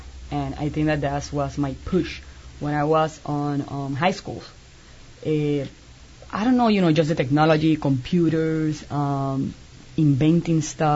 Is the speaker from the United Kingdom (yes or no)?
no; Puerto Rico; I'm originally from Puerto Rico.